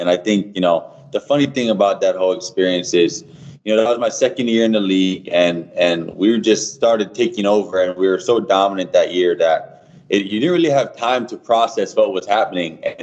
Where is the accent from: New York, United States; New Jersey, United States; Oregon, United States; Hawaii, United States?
Hawaii, United States; also born or lived in Oahu; I was growing up in Big Island, and I boarded my first 2 years at Kamehameha, and then I was in Iolani